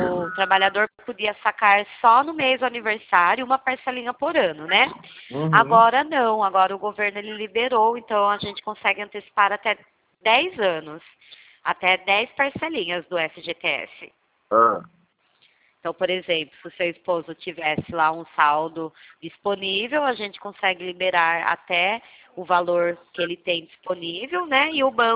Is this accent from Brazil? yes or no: yes; Itu, São Paulo, Brazil; Tem pessoas que acham que eu sou do Sul, só pra você ter ideia. Eu falei, não, do Sul nem tem nem como, né? É porque a gente fala muito arrastado aqui no interior, né?